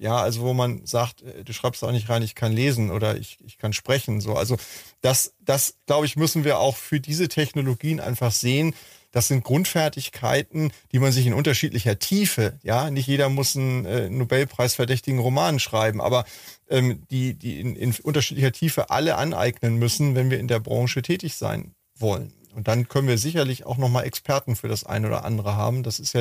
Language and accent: German; Hamburg, Germany; ich komme ja aus Hamburg